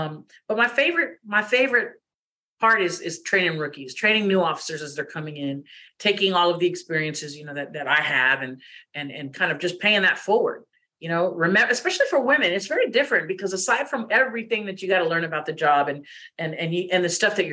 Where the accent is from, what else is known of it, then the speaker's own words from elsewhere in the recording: Corpus Christi, Texas, United States; also born or lived in San Clemente, California; I was born when my dad was in the Marine Corps. So I was born over there in California, in Orange County, in San Clemente. But I was raised in Corpus Christi. So in between the two states of California and Texas